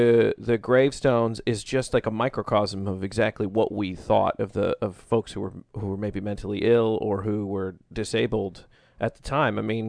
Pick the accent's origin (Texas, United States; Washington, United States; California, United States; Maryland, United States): Washington, United States; Steilacoom; So I grew up in Steilacoom.